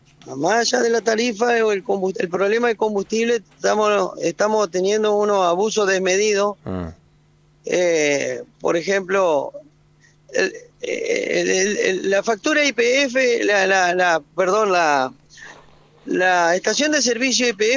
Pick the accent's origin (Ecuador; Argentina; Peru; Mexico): Argentina; Pero soy argentino y no quiero que me le siga pasando eso a mi Argentina.